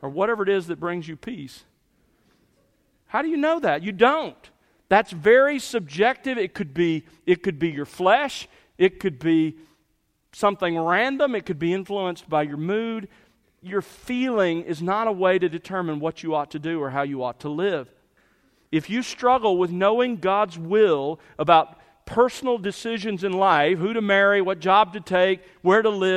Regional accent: the South, United States; accent: southern; For those of you who are bothered by my southern accent, that's F-O-R, for.

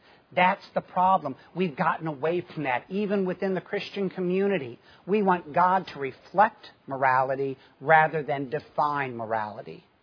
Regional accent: Chicago, Illinois, United States; I mean, I grew up in the Midwest, grew up in the Chicago area for a while, and you know, people say, well, big city.

